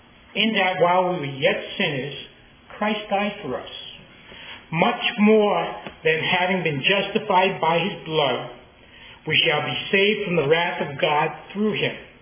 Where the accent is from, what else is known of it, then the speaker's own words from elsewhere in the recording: Brooklyn, New York, United States; I'm from Brooklyn, so I don't know anything about Greek or any other language but English, or maybe Pig Latin.